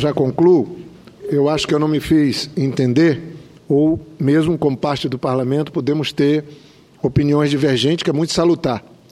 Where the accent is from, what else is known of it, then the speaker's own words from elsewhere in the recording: Acre, Brazil; O Acre é um lugar pacato. Eu adoro minha terra, sou muito bem tratado. É um lugar que me enche de orgulho fazer parte daquela sociedade.